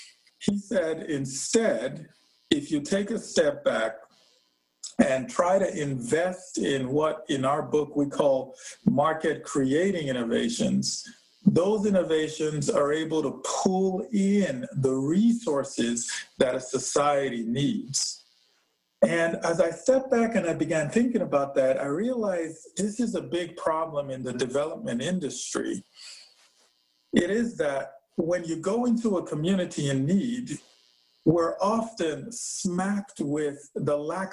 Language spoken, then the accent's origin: English; Nigeria; moved away as an adult; now in United States; I'm originally from Nigeria, and I moved to the States 20 years ago, August 2000. I moved here for college.